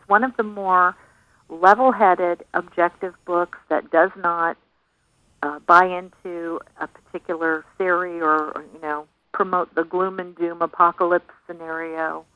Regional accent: Connecticut, United States; also born or lived in New York; I'm actually from the Northeast. I was born in Connecticut, grew up in New York in Rockland County, and then came to San Diego.

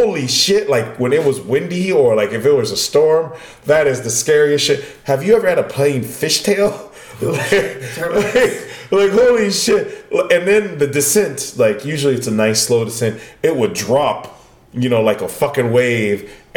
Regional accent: Atwater, California, United States; me and my buddy back home, my buddy Josh, they used to have like $100 flights from my hometown in Atwater to... Vegas

